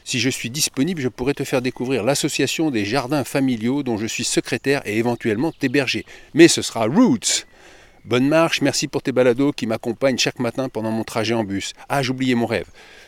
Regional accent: Saint-Germain-en-Laye, Île-de-France, France; moi, j'ai été élevé à Saint-Germain-en-Laye, donc le Paris Saint-Germain, c'est mon enfance, quoi.

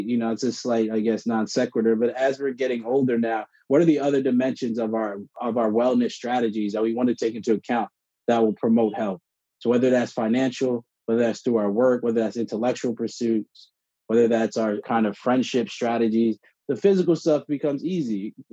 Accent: South Orange, New Jersey, United States; I'm one of seven. I grew up in South Orange, New Jersey.

